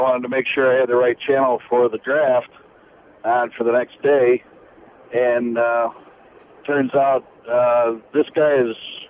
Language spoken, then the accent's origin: English; Eden, United States; also born or lived in Silver Creek, United States; I'm from, I've lived in Silver Creek. I grew up in Eden